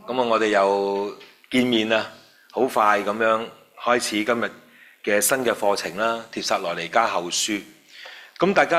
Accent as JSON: {"language": "Cantonese", "country": "China", "said": "我哋中國人咧最興嗰句嘅啦即係若然未報咧，就時辰啊未到嘅啫"}